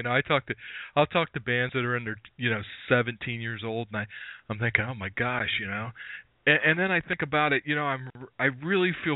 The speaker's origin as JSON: {"language": "English", "town": "Columbus", "region": "Ohio", "country": "United States", "said": "I'm from Columbus, and Columbus, the only reason it has a music scene is because of the university, you know, Ohio State University"}